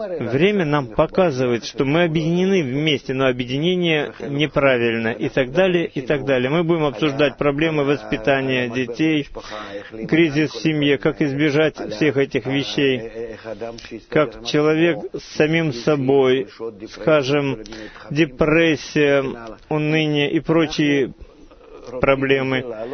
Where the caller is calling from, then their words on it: Ashdod, Southern District, Israel; из Ашдод.